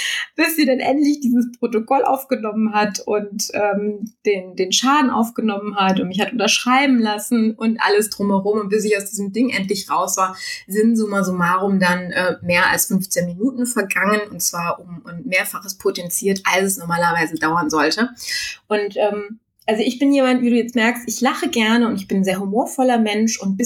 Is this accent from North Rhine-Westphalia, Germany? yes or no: yes; Düsseldorf, North Rhine-Westphalia, Germany; also ich komme aus Düsseldorf